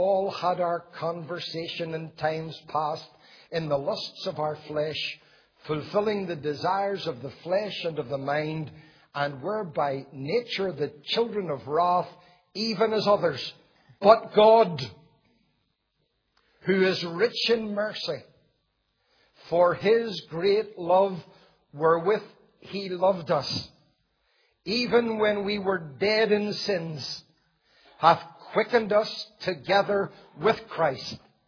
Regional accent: Belfast, Northern Ireland, United Kingdom; I'm not a country man, although I live in the countryside now, but I'm born and brought up in Belfast, in a rough, tough neighbourhood that often hits the headlines even yet, in a place called Taggart's Bay.

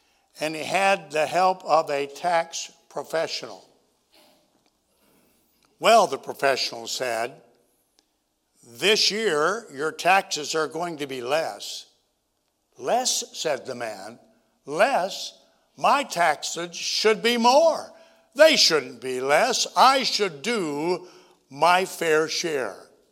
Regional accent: Tennessee, United States

